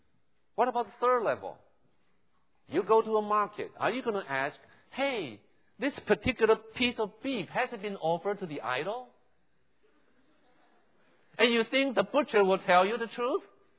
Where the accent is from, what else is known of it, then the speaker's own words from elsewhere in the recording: Taiwan; growing up in Taiwan, I know that's pretty much the customary in Taiwan.